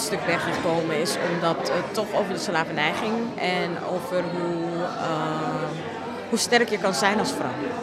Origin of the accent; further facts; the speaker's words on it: Suriname; ik ben in Suriname opgegroeid, dus dan groei je ermee op eigenlijk.